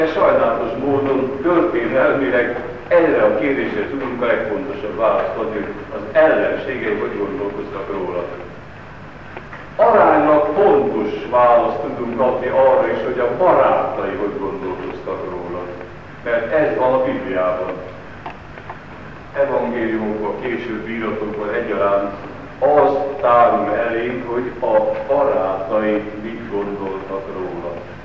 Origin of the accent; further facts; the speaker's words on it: Hungary; Én rólam mondjuk el lehet mondani azt, hogy magyar vagyok, férfi vagyok